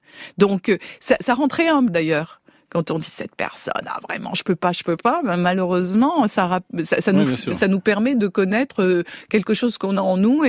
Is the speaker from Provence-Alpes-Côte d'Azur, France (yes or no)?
yes; Nice, Provence-Alpes-Côte d'Azur, France; je me souviens que quand j'étais à Nice, je suis niçoise